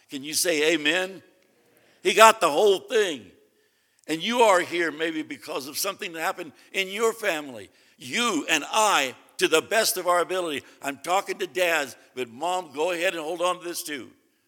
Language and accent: English; the South, United States; Now, if I'm getting a little excited, I'm from the South. We do that a lot, okay?